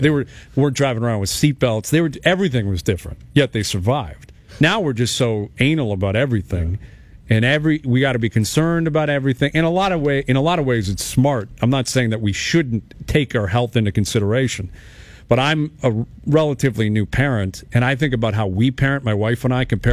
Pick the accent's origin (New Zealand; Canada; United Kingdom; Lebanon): Canada; Toronto, Ontario; I remember growing up in Toronto, like, maybe this is revisionist history, but, like, taking the subway all over the city at a really young age.